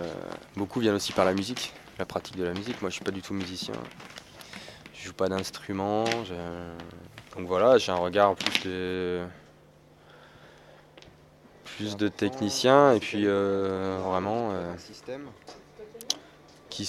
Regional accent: Saint-Brieuc, Brittany, France; Je viens de Bretagne. Je viens de Saint-Brieuc. J'y suis pas né, mais presque. J'y suis arrivé à 2 ans, et jusqu'à mes 18 ans. C'est une ville de province sans réel intérêt pour celui qui y débarque, si ce n'est la proximité avec la mer.

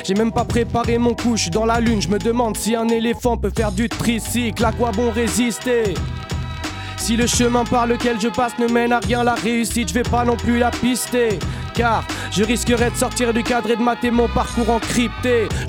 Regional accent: Île-de-France, France; Je viens du 91.

